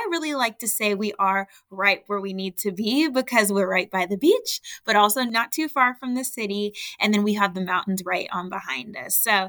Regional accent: Los Angeles, California, United States; born or raised there

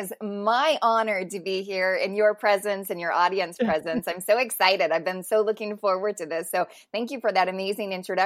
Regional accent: California, United States; And we grew up in Southern California.

